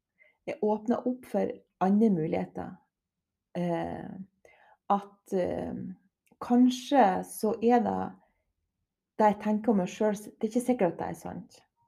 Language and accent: Norwegian; Herøy, Nordland, Norway; now in Copenhagen, Denmark; Jeg kommer ifra Herøy på Helgeland. Og, men det begynner faktisk å bli noen år siden jeg flyttet derifra. Men jeg, i hvert fall, jeg elsker Herøy.